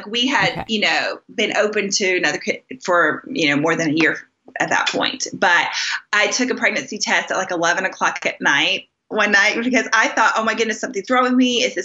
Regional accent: Charlotte, North Carolina, United States; I'm from North Carolina, the Charlotte area.

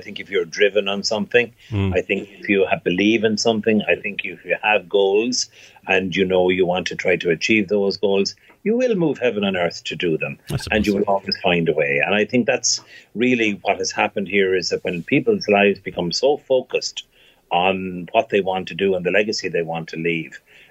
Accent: Ireland; Irish people have gone all over the world. There's 80 million people now claim Irish heritage across the world. You know, we have made a big impact for a small country.

